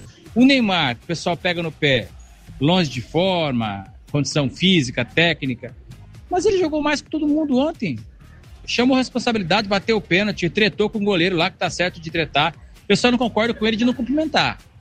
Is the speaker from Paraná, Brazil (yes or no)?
yes; Londrina, Paraná, Brazil; Eu sou de Londrina, levando a bandeira da cidade.